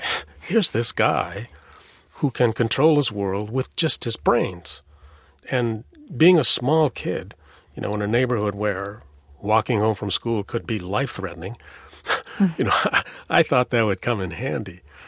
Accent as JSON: {"language": "English", "town": "Los Angeles", "region": "California", "country": "United States", "tie": "born or raised there", "said": "All my friends were black. And so I co-opted their speech and their style and their attitudes and pretty much all of it. And so in effect, the vernacular was my first language"}